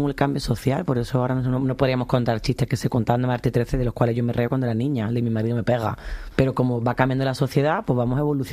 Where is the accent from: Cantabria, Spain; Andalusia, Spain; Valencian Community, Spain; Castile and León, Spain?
Andalusia, Spain; Jaén; para reírme del acento nuestro lo hago yo, que paso lo tengo, paso hablo con la boca abierta.